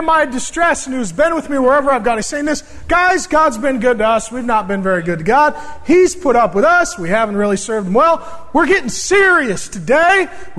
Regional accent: SeaTac, Washington, United States; also born or lived in Grand Forks, North Dakota; So I could do this because I grew up in SeaTac and I was born in Grand Forks, North Dakota.

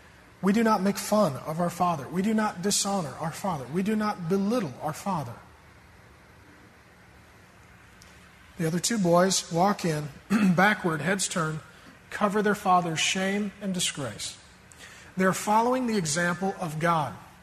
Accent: Grand Forks, North Dakota, United States; born there; I was born in Grand Forks, North Dakota.

